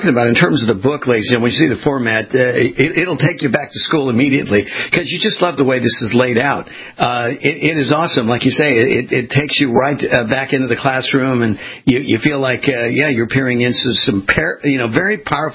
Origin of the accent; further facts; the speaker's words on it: West Coast, United States; I came from the West Coast, so I use the surfing analysis.